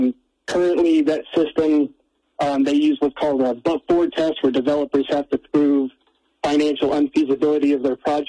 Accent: Bozeman, Montana, United States; So I was born here in Bozeman. Both of my parents worked very humble jobs.

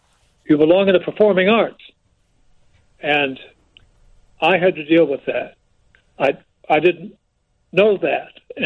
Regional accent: Arkansas, United States; I grew up in the Ozarks in Arkansas

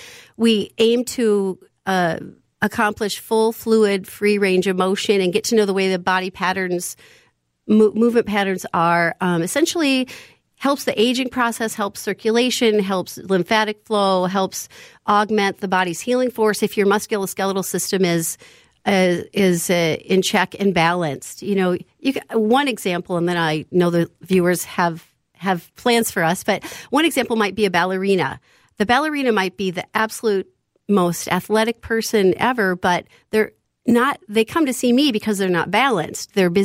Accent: Clear Lake, Iowa, United States; I'm from Clear Lake, Iowa. So, yeah … That's my roots.

